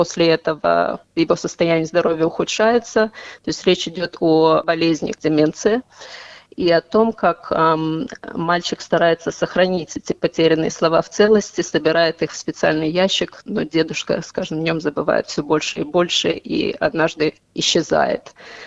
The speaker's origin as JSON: {"language": "Russian", "country": "Moldova", "tie": "born or raised there", "said": "В моем детстве все было по-другому, когда мы росли в Молдавии."}